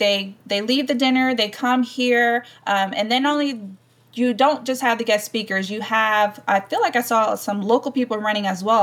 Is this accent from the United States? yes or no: yes; North Carolina, United States; I'm from North Carolina, so our thing is really barbecue. So when I moved to South Carolina, I'm realizing it's a lot of seafood things.